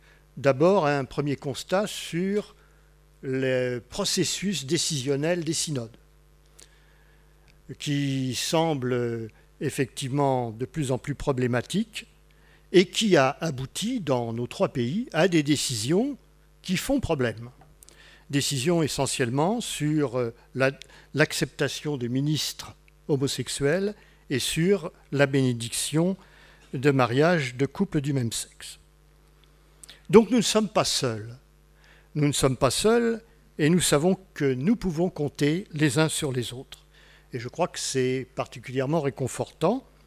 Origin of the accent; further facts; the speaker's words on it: Grand Est, France; Non, pas du tout, je suis alsacien.